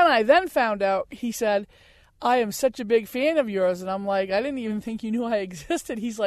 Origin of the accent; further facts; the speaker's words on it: Newport, New Hampshire, United States; I'm from Newport, New Hampshire, and I'm a small business owner.